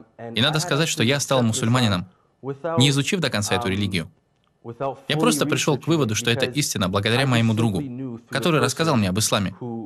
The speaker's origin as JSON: {"language": "Russian", "country": "Canada", "tie": "born or raised there", "also_born_or_lived": "Serbia", "said": "Итак, я родился в Сербии. Когда мне был 1 год, родители переехали в Канаду. Поэтому всю сознательную жизнь я провел уже в Канаде."}